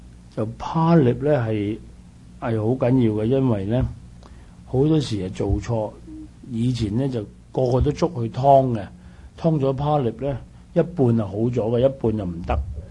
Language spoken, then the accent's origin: Cantonese; Guangdong, China; 我哋廣東人咧，廣東人咧嗰隻鼻咽癌咧，全世界最多廣東人噶啦